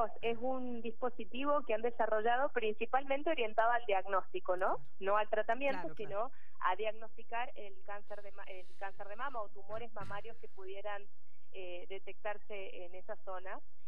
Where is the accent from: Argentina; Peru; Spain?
Argentina; Mendoza; por parte de Mendoza, lo cual a mí me llena de orgullo, ¿no? Porque es de mi tierra